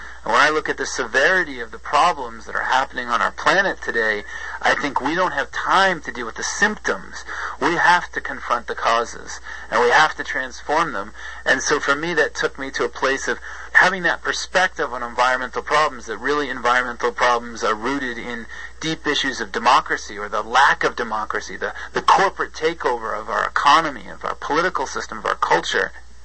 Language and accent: English; United States; So I ended up growing up in the United States because my family, my parents are a mixed marriage, one from a Catholic background, one from a Protestant background.